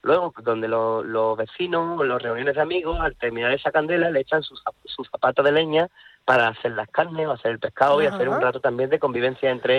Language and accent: Spanish; Trigueros, Andalusia, Spain; De algo que me gusta presumir de mi pueblo es de la hospitalidad que tenemos los trigueños durante el mes de enero